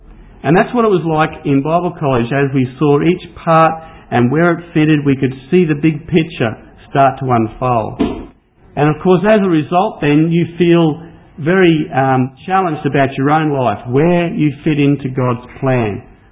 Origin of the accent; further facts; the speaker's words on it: Brisbane, Queensland, Australia; moved away as an adult; Ros and I are originally from Brisbane, and I came from Corinda Assembly and Roslyn went to Waverley Heights.